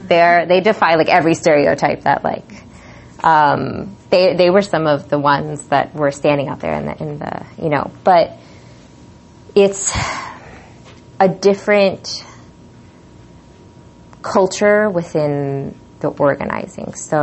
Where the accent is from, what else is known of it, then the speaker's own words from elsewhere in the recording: New York, United States; I'm from New York